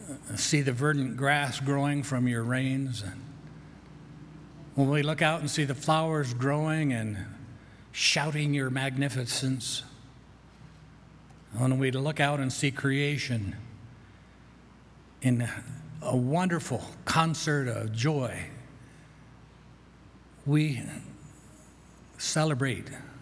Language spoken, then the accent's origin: English; Colorado, United States; as you know, I was born and raised on the Western Slope. That's what it's called over there on the other side of the mountains